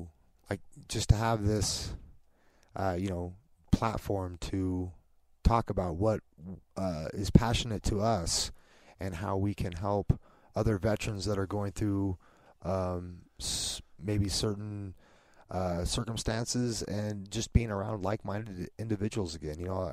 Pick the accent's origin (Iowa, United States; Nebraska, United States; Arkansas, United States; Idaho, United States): Nebraska, United States; North Platte; born and raised in North Platte, Nebraska, graduated in 1993.